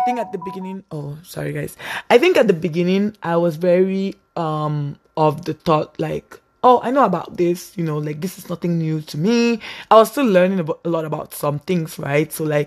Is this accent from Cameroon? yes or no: yes; Cameroon; also born or lived in United States; also I'm like born here in America, but I grew up in Cameroon. So I think growing up in Cameroon is very interesting because we thought about like history, like we get to learn about like Cameroon history